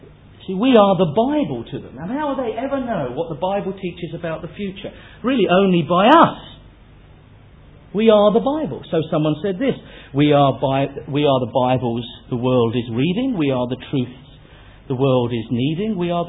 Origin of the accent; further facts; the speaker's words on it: United Kingdom; Now, I'm British.